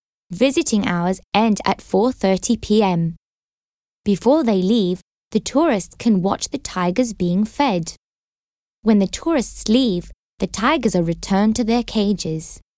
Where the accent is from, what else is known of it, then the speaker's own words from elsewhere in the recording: Manchester, North West England, United Kingdom; born there; now in Glasgow, United Kingdom; I am 20 years old. I was born in Manchester. I am studying to be a vet in Glasgow.